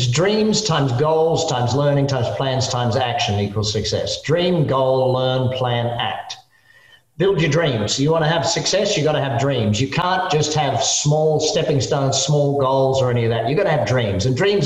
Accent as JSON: {"language": "English", "town": "Adelaide", "region": "South Australia", "country": "Australia", "tie": "born or raised there", "also_born_or_lived": "Darwin, Australia", "said": "my parents, we moved from Darwin in Australia to Adelaide in Australia."}